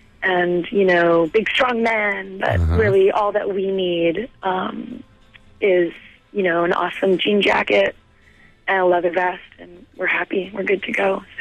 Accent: Vancouver, British Columbia, Canada; we're two girls from Vancouver.

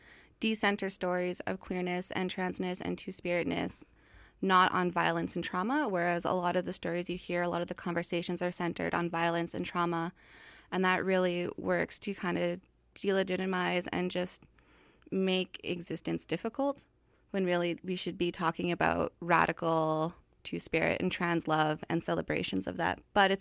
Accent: British Columbia, Canada; I'm Métis from Northern BC. My family comes from Isle of Cross in Saskatchewan.

